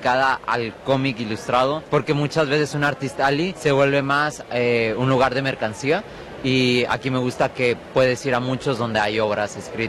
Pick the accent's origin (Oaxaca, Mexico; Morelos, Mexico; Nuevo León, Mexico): Nuevo León, Mexico; Monterrey; Venimos los dos de Monterrey, allá tenemos nuestra propia Feria Internacional del Libro